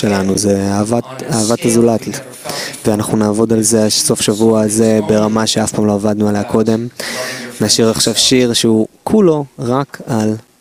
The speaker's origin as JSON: {"language": "Hebrew", "town": "Toronto", "region": "Ontario", "country": "Canada", "said": "אני מטורונטו. ומאז שנולדתי, אני נמצא בסביבה הזאת."}